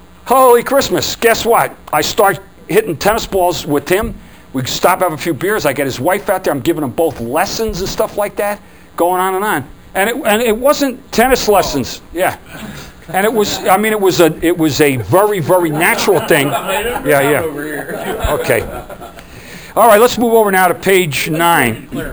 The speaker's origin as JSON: {"language": "English", "country": "Ireland", "said": "I was from Ireland"}